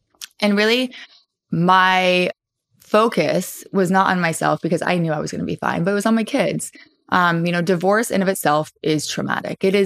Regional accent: Southern United States, United States; my, you know, I'm from the South, very traditional.

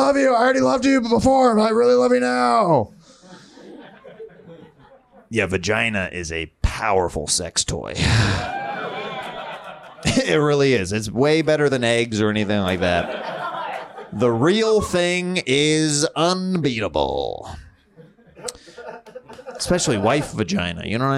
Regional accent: Kansas, United States; Because I grew up very religious, and I grew up in Kansas

